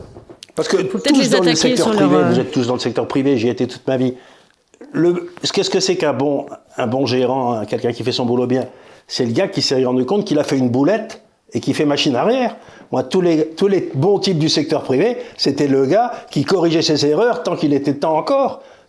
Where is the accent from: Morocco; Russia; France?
France; Southwest France; now in Paris, France; Oui, nous, on est d'horribles Parisiens, tous les deux. Mais on est scandalisés. Moi, je suis du Sud-Ouest